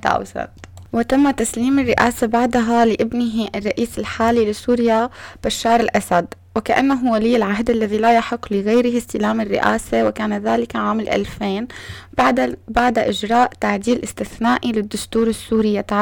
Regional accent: Syria; ich komme aus Syrien.

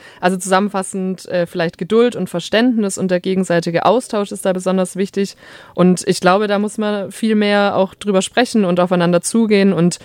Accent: Germany; born there; Ich bin in Deutschland geboren und fühle mich in Deutschland zu Hause.

